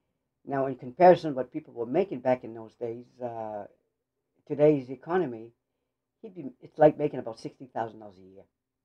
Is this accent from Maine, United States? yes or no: yes; Lewiston, Maine, United States; I was born in Lewiston, 1945, in Lewiston, Maine.